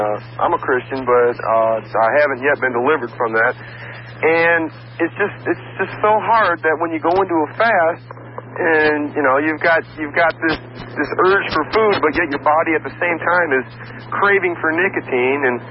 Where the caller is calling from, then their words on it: New Port Richey, Florida, United States; I'm calling from Newport Richey. I'm at a payphone, so it might sound a little bad.